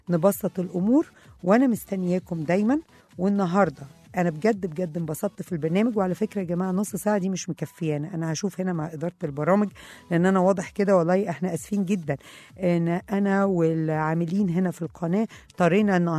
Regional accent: Egypt; مش من جوهر اخلاقنا كمصريين ومجتمع مترابط من قديم الازل بكل طوائفه

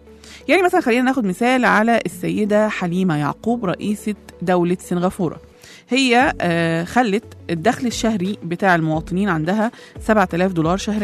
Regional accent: Egypt; كمان عندنا في مصر في قاضيات ووزيرات

